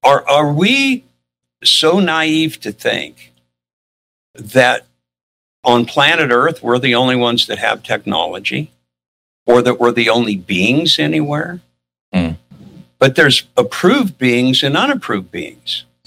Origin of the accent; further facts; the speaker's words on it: Midwest, United States; also born or lived in Lake Charles, Louisiana; I was born in Lake Charles, Louisiana, but I was raised in the Midwest.